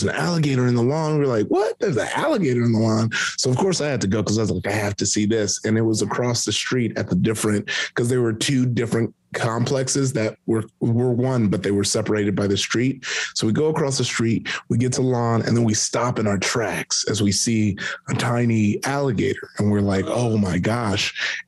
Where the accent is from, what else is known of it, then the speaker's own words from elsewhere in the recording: Compton, California, United States; Compton, California.